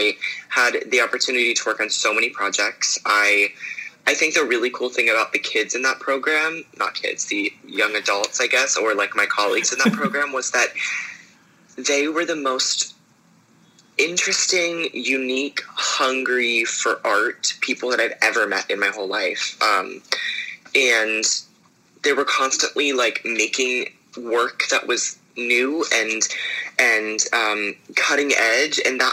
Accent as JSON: {"language": "English", "town": "Pittsburgh", "region": "Pennsylvania", "country": "United States", "tie": "born or raised there", "said": "So I did a production of Newsies at Pittsburgh CLO, which is in my hometown."}